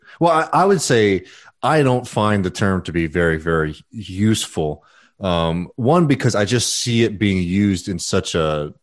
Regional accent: United States; as an orientation, as an American

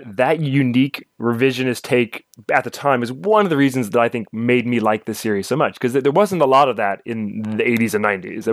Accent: Kentucky, United States; I grew up in the holler. I'm from Kentucky.

